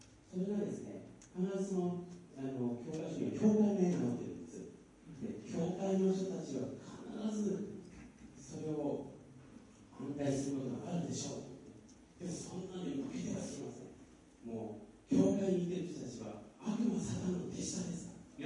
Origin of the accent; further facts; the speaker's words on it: Fukushima, Japan; その私の田舎の福島のですね